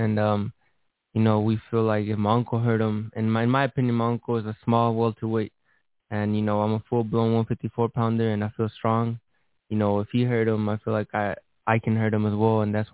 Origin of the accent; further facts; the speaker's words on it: Casa Grande, Arizona, United States; But well, we're from Casa Grande. It's in between Phoenix and Tucson. And it's a small town, very, you know, very cool.